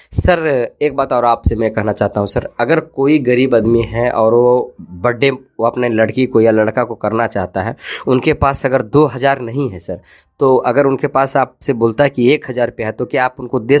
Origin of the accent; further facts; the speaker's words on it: Bihar, India; मैं भी बिहार से हूँ।